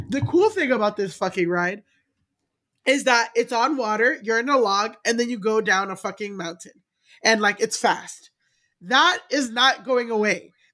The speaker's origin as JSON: {"language": "English", "town": "Miami", "region": "Florida", "country": "United States", "tie": "born or raised there", "said": "I grew up in Miami. So 4 hours to Orlando, I would go to Islands of Adventure"}